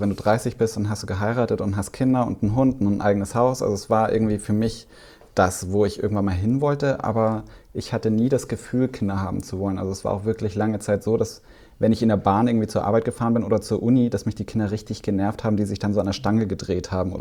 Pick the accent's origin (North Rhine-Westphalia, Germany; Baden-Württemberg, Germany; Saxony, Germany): Baden-Württemberg, Germany; ich bin ja im Schwabeländle groß geworden